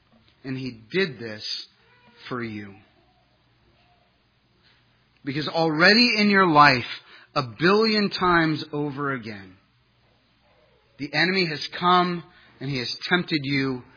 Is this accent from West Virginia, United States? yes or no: no; Ohio, United States; Growing up in Ohio, we were enamored with the legend of Cornelius Darnell